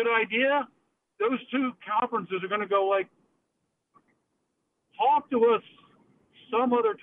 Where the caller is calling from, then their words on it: Hollidaysburg, Pennsylvania, United States; from Hollidaysburg.